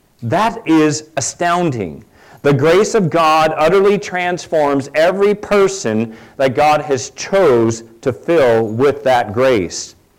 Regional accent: California, United States; I'm from California, born and bred in California. I like to say now, most definitively, I'm from California.

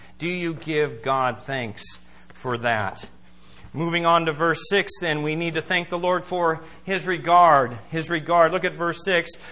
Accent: United States; it sickens me to think that, you know, as an American, there are certain places that would be very dangerous for me to go and walk down the street because people hate me for just being an American.

